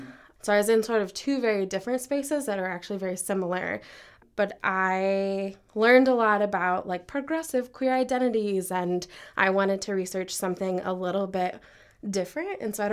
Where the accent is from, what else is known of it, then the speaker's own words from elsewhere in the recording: Walnut Creek, California, United States; So I'm from Walnut Creek, California, and I applied to all small liberal arts Presbyterian colleges east of Chicago.